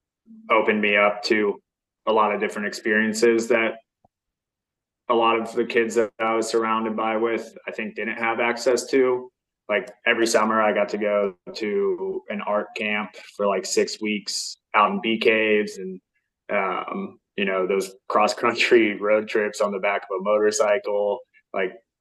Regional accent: Dripping Springs, Texas, United States; And then as far as like growing up in Dripping Springs, it was very like a kind of suburban spot, just, you know, three elementary schools, everyone played football, everyone knew each other, all that good stuff.

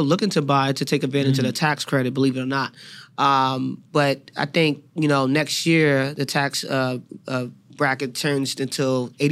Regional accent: Ghana; Well, I'm from Ghana, and I believe that's going to be like the leading, you know, destination, such as like the Ibiza for Africa.

